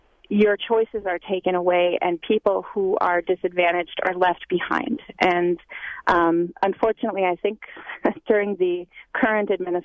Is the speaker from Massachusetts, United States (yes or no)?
no; Milwaukee, Wisconsin, United States; I grew up in Milwaukee here. I moved from a white rural setting my entire life to what we call Bayview in Milwaukee in the 80s